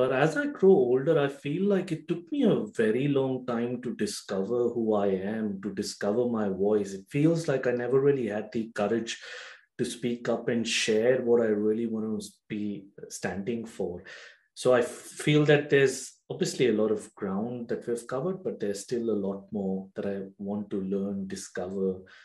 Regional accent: Gandhidham, Gujarat, India; which is 1,000 miles away from where I grew up in Gujarat, in Gandhidham.

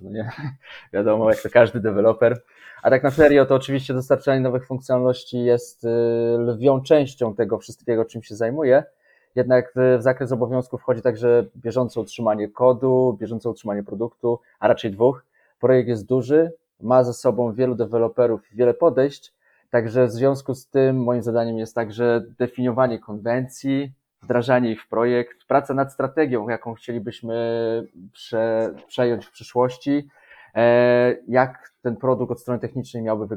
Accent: Bielsko-Biała, Silesian Voivodeship, Poland; now in Wrocław, Poland; pochodzę z Bielska-Białej, we Wrocławiu mieszkam już od czasu studiów, czyli jakieś 15 lat, więc jestem bardziej wrocławianinem.

